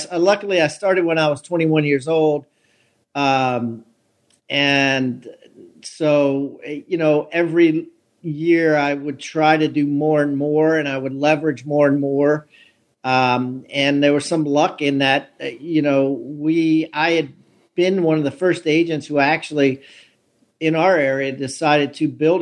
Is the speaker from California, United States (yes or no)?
no; Columbia, Maryland, United States; I'm from Maryland. I was born in Columbia, Maryland, which is a suburb of Baltimore, and basically spent my first 50 years there.